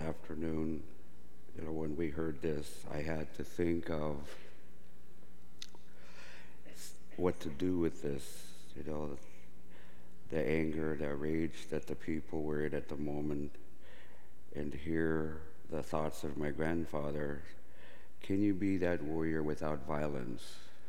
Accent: Seattle, Washington, United States; I wanted to honor my brother as we grew up knowing him in Seattle here as carvers

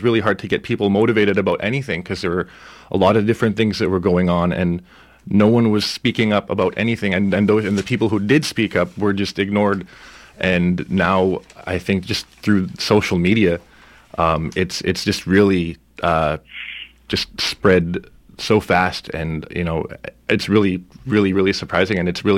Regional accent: Alberta, Canada; now in Portland, United States; Yeah, I've been in Portland for 2 years. I was born and raised in northern Alberta. I grew up on Beaver Lake Cree Nation. It's northeast of Edmonton, sort of halfway between Edmonton and Fort McMurray. Uh-huh. Moved here 2 years ago

